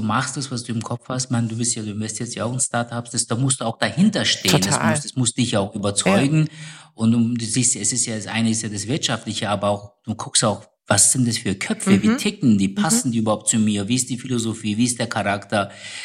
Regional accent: Tunceli, Tunceli Province, Turkey; Also ganz stolz sind sie zum Beispiel, wenn sie in Ostanatolien sind. Ich komme aus Tunceli.

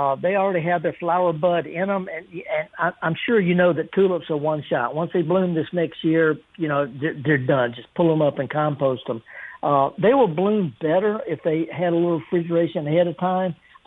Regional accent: the South, United States; Yeah, I call it arbor vitae because I'm just from the South.

